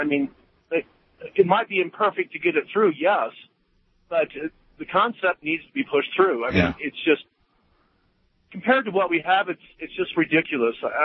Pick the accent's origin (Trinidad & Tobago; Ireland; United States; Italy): United States; Idaho; moved away as an adult; also born or lived in Australia; I grew up in Idaho, but at about 20, I moved to Australia. This is the early 80s.